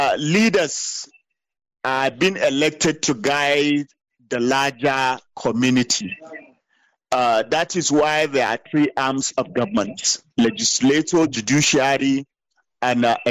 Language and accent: English; Northern Nigeria, Nigeria; So I am proudly Northern Nigerian.